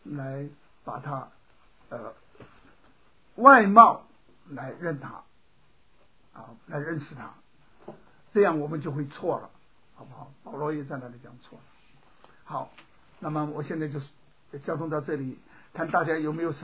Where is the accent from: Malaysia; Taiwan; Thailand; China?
China; 而且我们中国人还有姓龙的，你说怎么办呢？